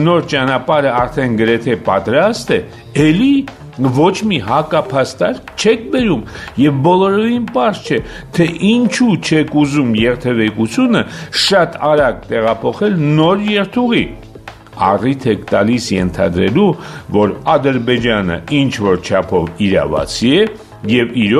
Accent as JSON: {"language": "Armenian", "country": "Armenia", "said": "Ես որպես հայաստանցի մերոնց հիմնավորման հետ 100%-ով համաձայն եմ"}